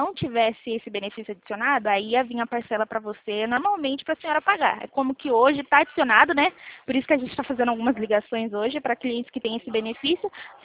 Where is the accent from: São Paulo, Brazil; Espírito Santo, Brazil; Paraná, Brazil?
São Paulo, Brazil; Eu sou de São Paulo.